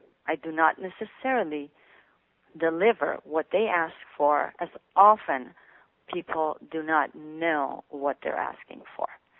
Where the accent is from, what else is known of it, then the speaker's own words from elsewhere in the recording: Iran; moved away as an adult; My background, I was born and raised in Iran into a family that had my father from Russia. He was a migrant from Russia. And my mother was born in Iran. So the two of them met. We lived in Iran for the first 18 years of my life.